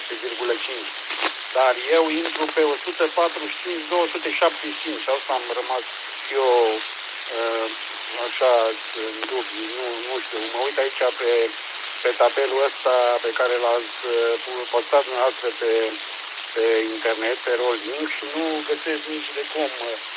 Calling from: Brad, Hunedoara County, Romania; QTH Brad, județul Hunedoara.

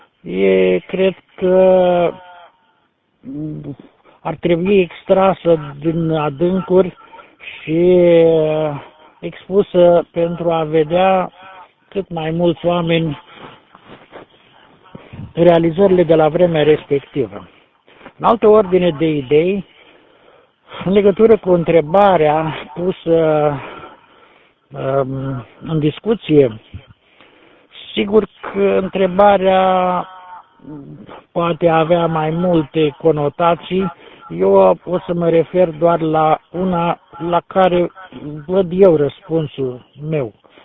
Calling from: Piatra Neamț, Neamț County, Romania; de la Piatra Neamț, în portabil pe malul lacului Bicaz.

